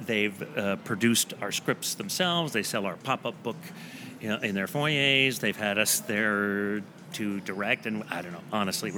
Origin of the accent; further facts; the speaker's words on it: Sonoma, California, United States; Yeah, but raised in Sonoma.